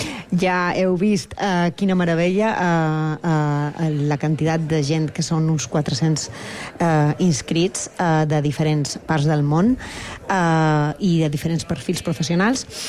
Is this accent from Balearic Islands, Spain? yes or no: yes; Balearic Islands, Spain; Som de Balears